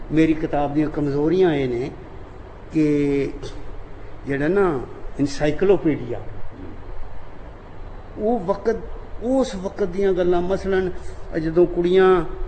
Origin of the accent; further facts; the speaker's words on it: Punjab, Pakistan; ਮੈਂ ਤਾਂ ਆਪ ਜੰਮਿਆ ਪਲਿਆ ਉਸ 'ਤੇ